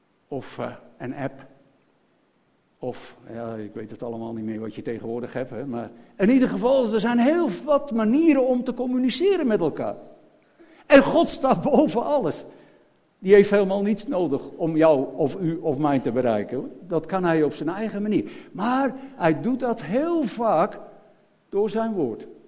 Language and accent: Dutch; Netherlands; Nou, daar zijn wij Nederlanders gek op